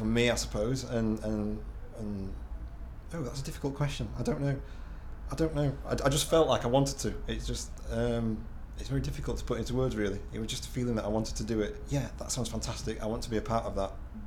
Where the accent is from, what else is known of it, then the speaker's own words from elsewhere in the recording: Featherstone, Yorkshire and the Humber, United Kingdom; I'm 38, and I come from Featherston, which is a small town in West Yorkshire.